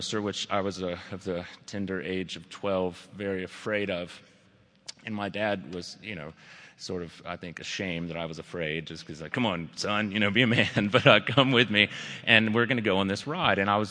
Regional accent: Baton Rouge, Louisiana, United States; I grew up in Baton Rouge

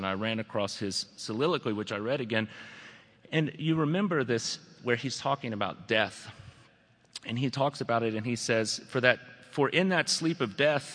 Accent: Baton Rouge, Louisiana, United States; I grew up in Baton Rouge

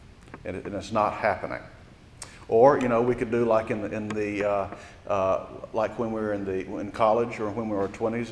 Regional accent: United States; Well, I need to fix it because I'm an American, and we have a very optimistic stance on our ability to fix things.

